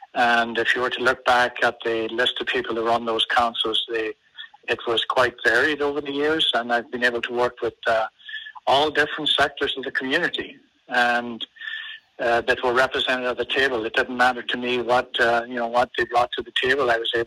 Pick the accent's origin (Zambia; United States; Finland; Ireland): Ireland; now in Nelson, Canada; I was born and raised in Ireland and emigrated to Canada in 1967. And I ended up in Nelson, British Columbia here. And I've been here for about 44 years now.